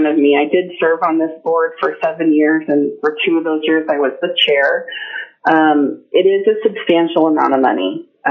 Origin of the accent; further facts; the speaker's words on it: Homer, Alaska, United States; I'm from Homer, Alaska